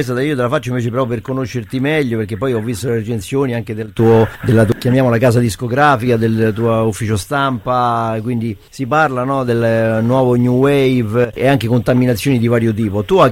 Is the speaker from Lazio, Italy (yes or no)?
yes; Rome, Lazio, Italy; io sono cresciuto, giocavo nel Nuovo Corviale, quindi la squadra meno importante della tua, quindi dopo Ponte Galeria, zona diciamo portuense, però praticamente Ponte Galeria era già fuori Roma